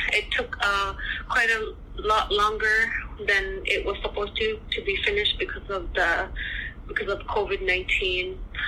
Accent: Baker Lake, Nunavut, Canada; now in Iqaluit, Canada; I'm originally from Baker Lake, Nunavut. I've been living in Iqaluit for 6 years now.

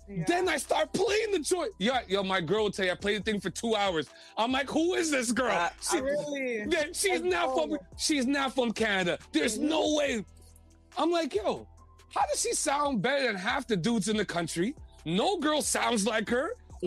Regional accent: Carenage, Saint George, Grenada; I'm Grenadian Haitian. So I'm Grenadian. … I'm from the Carenage.

